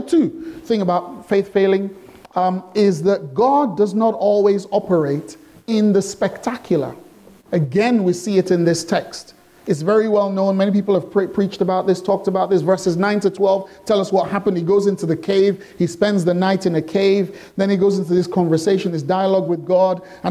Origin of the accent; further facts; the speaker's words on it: London, United Kingdom; You know, the Floridians know how to handle hurricanes. But I'm coming from London.